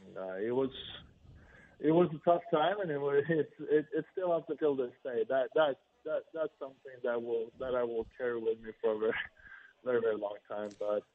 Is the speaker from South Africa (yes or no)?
no; Sweden; English is a second language; now in St. Louis, United States; Sweden, where I grew up, that's where I played until I moved to St. Louis.